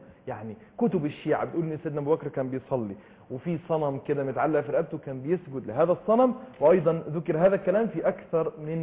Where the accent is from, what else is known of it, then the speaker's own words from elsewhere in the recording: Egypt; وجديد علي كلنا كمصريين